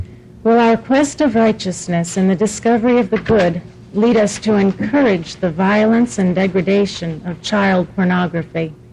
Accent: Beaverton, Oregon, United States; I'm from Beaverton.

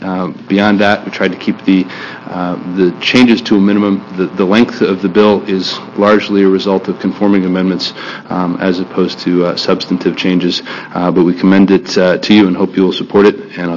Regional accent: Beaverton, Oregon, United States; from Beaverton.

